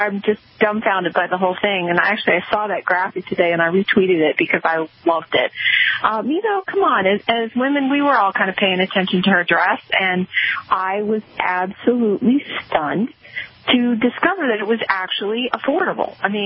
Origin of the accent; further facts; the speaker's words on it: Virginia, United States; This is my home state. I live in Virginia.